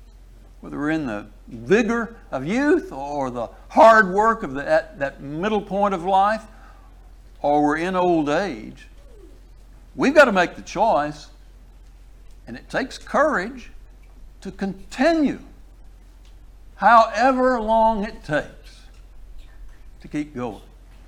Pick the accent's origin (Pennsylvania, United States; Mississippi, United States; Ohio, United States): Mississippi, United States; Meridian; But I grew up in Meridian, Mississippi, and the little congregation of people in that town, they still meet in the same building they met in when I was a child